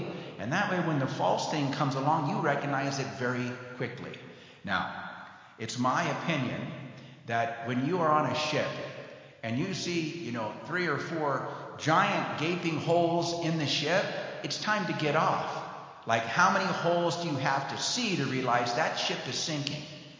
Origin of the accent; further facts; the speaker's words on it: Taos, New Mexico, United States; When I go and speak at a pastor's conference and other places, and they say that I'm from Taos